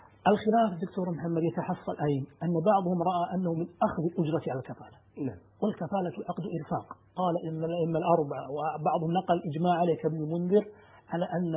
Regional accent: Kuwait; عندنا في الكويت

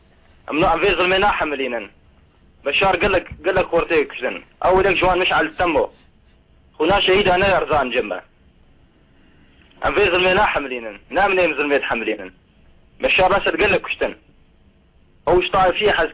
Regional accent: Gaza, Gaza Strip, Palestine; وأنا أساسا من غزة

